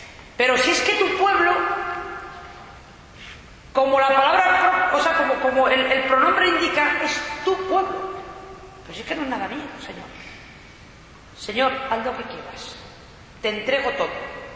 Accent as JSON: {"language": "Spanish", "town": "Ávila", "region": "Castile and León", "country": "Spain", "said": "Mi pueblo de Ávila"}